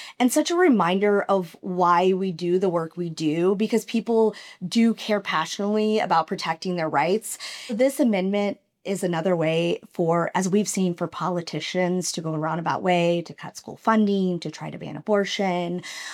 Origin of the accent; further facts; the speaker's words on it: Kansas City, Missouri, United States; And I'm from the area. I'm from the Kansas City area.